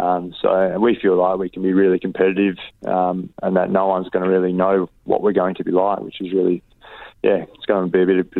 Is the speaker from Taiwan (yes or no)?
no; Donnybrook, Western Australia, Australia; a big influence on my life growing up in the Donnybrook Footy Club was my own brother